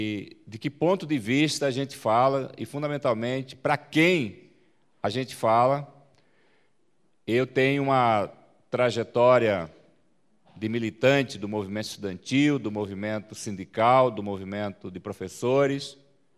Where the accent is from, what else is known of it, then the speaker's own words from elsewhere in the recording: Mato Grosso, Brazil; eu sou de Mato Grosso